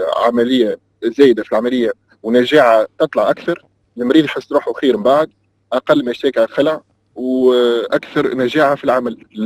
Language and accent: Arabic; Tunisia; فما انا تونسي